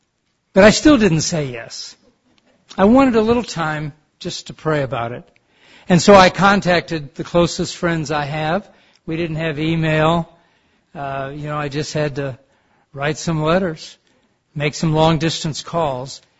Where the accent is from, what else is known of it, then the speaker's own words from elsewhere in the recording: Detroit, Michigan, United States; also born or lived in Beamsville, Canada; sent to Great Lakes Christian High School in Beamsville, Ontario, Canada, which was 5 hours from my hometown in Detroit, Michigan.